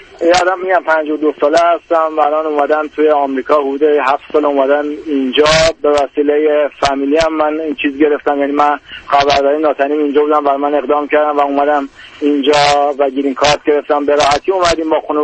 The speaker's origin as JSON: {"language": "Persian", "country": "Iran", "moved": "as an adult", "said": "من تمام زندگیم ایرانه، چون من زمانی که از ایران می اومدم هیچ چیزی نفروختم،"}